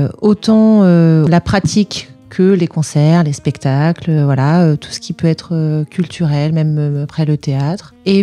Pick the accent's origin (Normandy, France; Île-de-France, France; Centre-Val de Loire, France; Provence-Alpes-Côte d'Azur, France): Centre-Val de Loire, France; Beaulieu-sur-Loire; j'ai 39 ans, j'ai deux enfants de 5 et 10 ans et je viens du sud du Loiret à Beaulieu-sur-Loire.